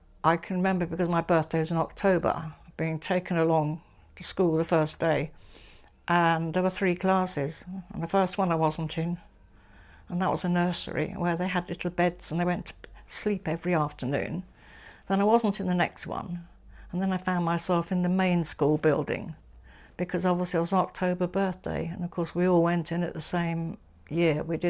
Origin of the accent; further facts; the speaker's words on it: Rugby, West Midlands, United Kingdom; born there; because I was born in Regby, Warwickshire, in 1938.